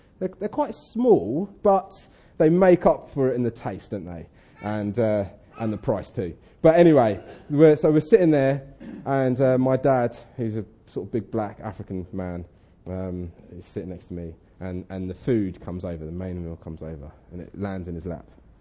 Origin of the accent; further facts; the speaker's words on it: Chichester, South East England, United Kingdom; I'm from Chichester site, and it's good to be here with you.